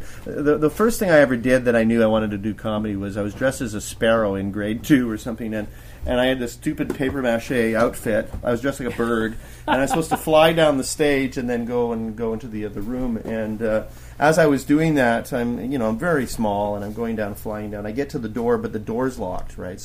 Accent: Calgary, Alberta, Canada; because I'm from Calgary, Alberta.

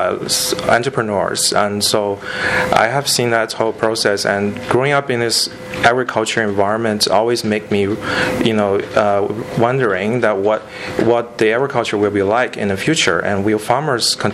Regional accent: Zhumadian, Henan, China; Yeah, I'm from Henan Province.

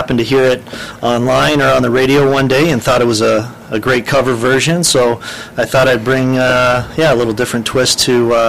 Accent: Welland, Ontario, Canada; also born or lived in Fort Erie; I grew up in Welland, Ontario. Mm-hmm. I was born in Fort Erie, grew up in Welland, Ontario for most of my life.

